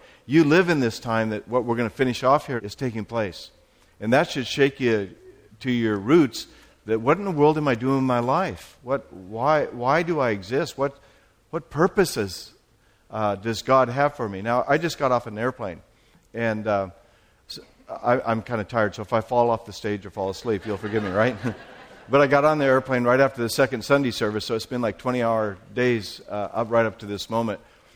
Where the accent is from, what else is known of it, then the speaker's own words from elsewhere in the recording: Portland, United States; And to go up to my hometown, Portland, where I'm from